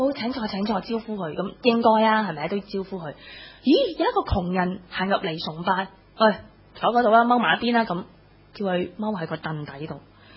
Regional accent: China; 我們中國人有句說話叫做什麼，真金不怕紅爐火

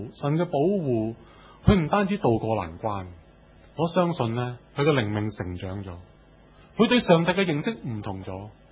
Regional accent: China; 我哋中国人好想一样嘢就系趋吉避凶

